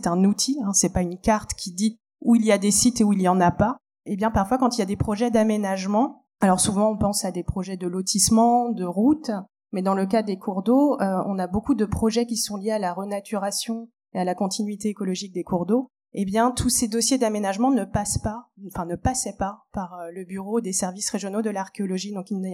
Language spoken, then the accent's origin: French; Pays de la Loire, France; Mais j'ai un tropisme de l'ouest de la France, puisque je viens de Loire-Atlantique.